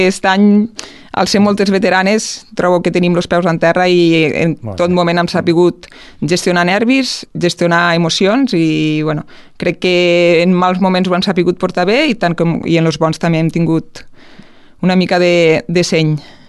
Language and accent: Catalan; Amposta, Catalonia, Spain; perquè sóc d'Amposta